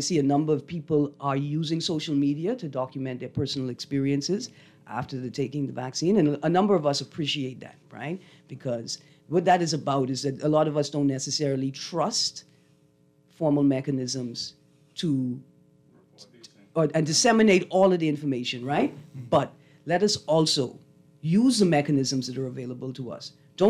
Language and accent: English; Bahamas; And I grew up in the Summer Methodist Youth Camp and spent my summers going to Eleuthera to teach like a summer camp, Christian summer camp, and vacation Bible schools throughout the country, right?